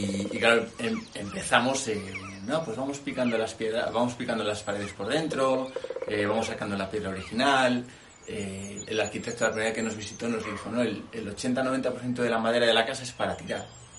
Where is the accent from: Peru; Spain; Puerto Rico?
Spain; Santoña, Cantabria; nosotros no somos de aquí, somos de la zona oriental, somos de Santoña.